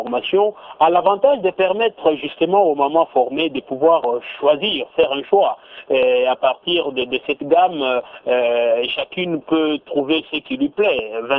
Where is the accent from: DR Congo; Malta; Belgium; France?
DR Congo; Lubumbashi, Haut-Katanga; ici chez nous à Lubumbashi